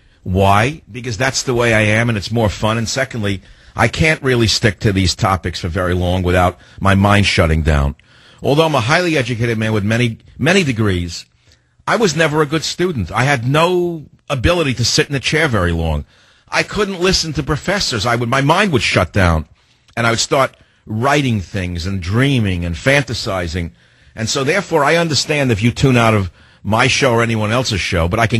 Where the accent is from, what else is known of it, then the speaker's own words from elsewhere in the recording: San Francisco, California, United States; John on KSFO in my hometown of San Francisco.